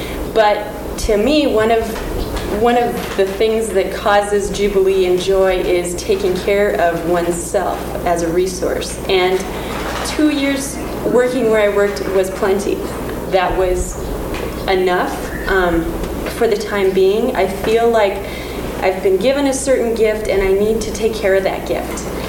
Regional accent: Montana, United States; we're from Montana. We too just quit our jobs. Our saying is we're 25, we need a sabbatical.

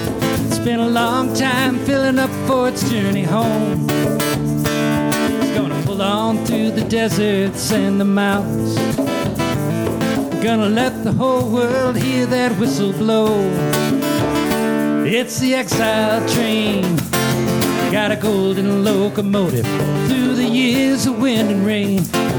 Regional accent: Minneapolis, Minnesota, United States; Okay, we're both from Minneapolis, same church.

